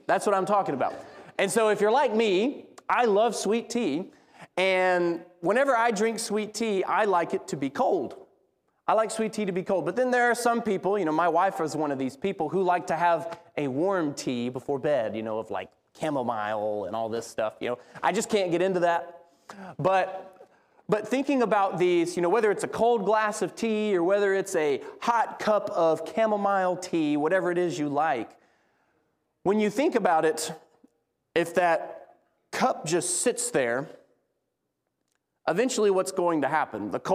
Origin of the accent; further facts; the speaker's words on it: Southeast, United States; I grew up in the Southeast, so I love sweet tea.